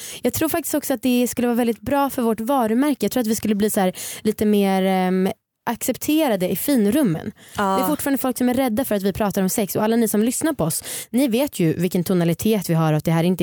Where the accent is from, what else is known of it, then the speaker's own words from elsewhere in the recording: Stockholm, Stockholm County, Sweden; Jag är uppvuxen i Stockholm.